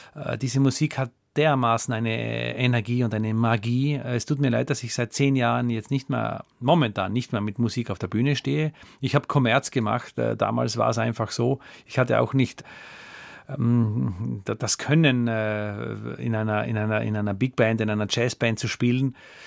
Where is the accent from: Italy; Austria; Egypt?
Italy; die Dolomiten schauten bei mir zu Hause im Kinderzimmer rein.